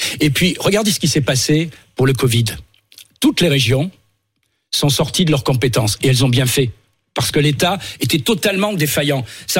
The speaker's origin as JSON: {"language": "French", "region": "Provence-Alpes-Côte d'Azur", "country": "France", "said": "je suis du Vaucluse. J'ai été maire de Valréas. J'ai été conseiller général dans le Vaucluse, député dans le Vaucluse."}